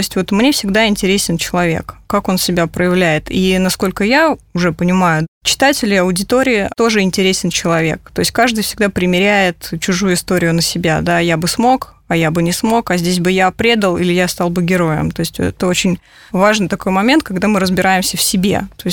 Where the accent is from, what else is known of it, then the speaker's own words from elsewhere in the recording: Russian North, Russia; now in Moscow, Russia; Ну, я не москвичка, я просто в Москве живу уже давно, а вообще я северянка, то есть я северный человек.